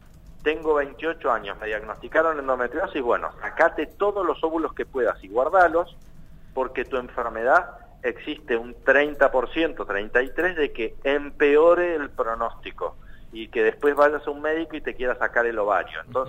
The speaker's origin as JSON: {"language": "Spanish", "region": "Neuquén", "country": "Argentina", "said": "les recuerdo que yo soy neuquino"}